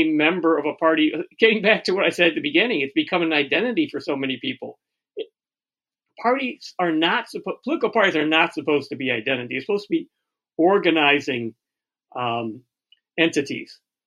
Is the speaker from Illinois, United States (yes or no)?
yes; Chicago, Illinois, United States; I'm from Chicago. There's no choice.